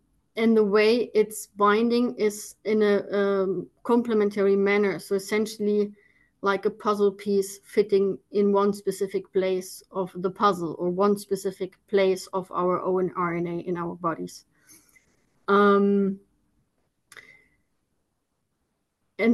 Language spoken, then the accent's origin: English; Germany; moved away as an adult; now in Netherlands; I'm born and raised in Germany